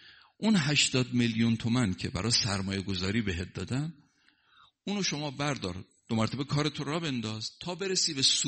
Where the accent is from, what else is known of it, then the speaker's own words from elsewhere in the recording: Mashhad, Razavi Khorasan, Iran; من مشهدیم، همسایت که بودم